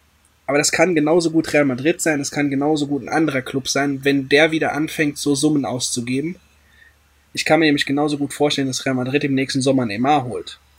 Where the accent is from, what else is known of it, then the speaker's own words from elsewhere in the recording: Luxembourg; da bin ich halt als Luxemburger Betroffener